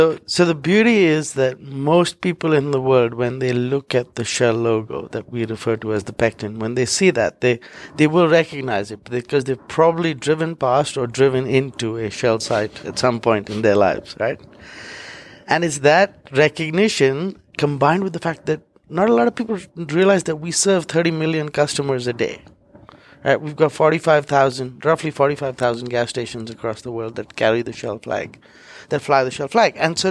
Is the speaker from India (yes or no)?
yes; India; moved away as an adult; now in Europe; So I'm Indian by origin. I was born and brought up in India, a family of entrepreneurs. I have lived and worked in Europe since 2001, actually.